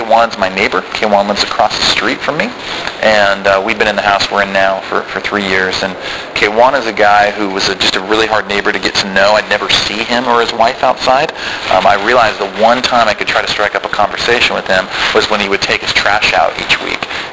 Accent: Sacramento, California, United States; I've been in the Bay Area for 12 years, born and raised in Sacramento, then did my college years a little bit in Washington, but then down in Santa Barbara.

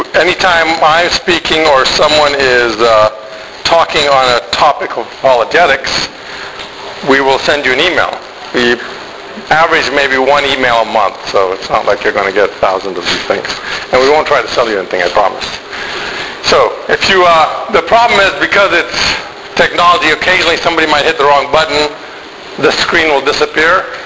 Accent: Ghana; also born or lived in Sudan; now in United States; I grew up in Ghana, and then I went to Sudan

